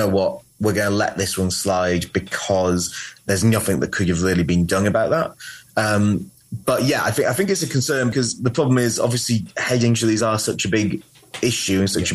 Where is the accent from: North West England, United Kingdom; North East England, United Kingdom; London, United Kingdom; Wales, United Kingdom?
Wales, United Kingdom; because I'm Welsh.